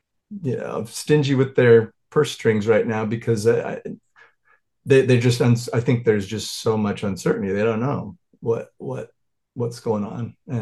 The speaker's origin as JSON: {"language": "English", "region": "Montana", "country": "United States", "tie": "born or raised there", "said": "So the three-part formula, I grew up in Montana. I used to watch eagles hunt."}